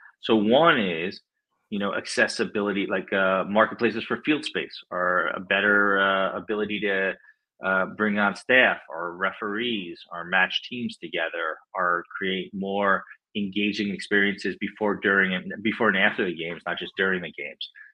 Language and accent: English; New York, United States; Sure. I'm from Long Island. I live there now.